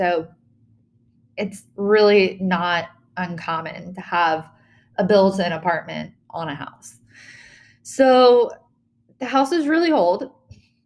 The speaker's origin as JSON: {"language": "English", "region": "Virginia", "country": "United States", "tie": "born or raised there", "also_born_or_lived": "Maine", "said": "So my family is from Maine. I'm not from Maine. I was born in Virginia. I lived in Maine for about 5 years, but I pretty much spent most of my life in Virginia."}